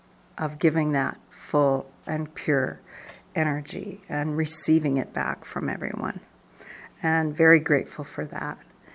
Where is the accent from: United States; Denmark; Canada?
Canada; I am from Canada.